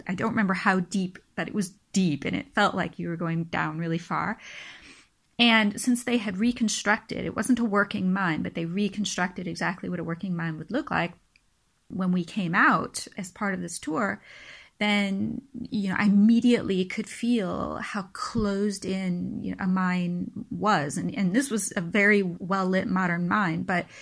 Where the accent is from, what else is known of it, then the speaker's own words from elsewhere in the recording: United States; now in Germany; one of the fundamental questions as an American, but living in Germany